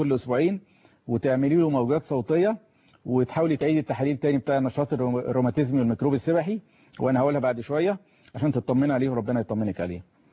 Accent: Egypt; لان احنا عندنا في مصر كده نموذج معين

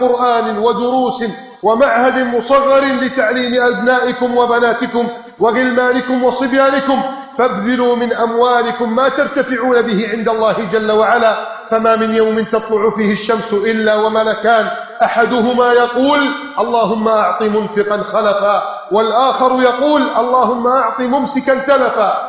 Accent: Egypt

